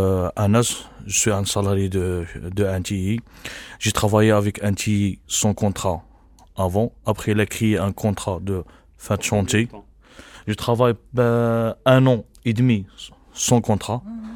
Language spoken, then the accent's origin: French; Algeria; Même moi, je suis algérien.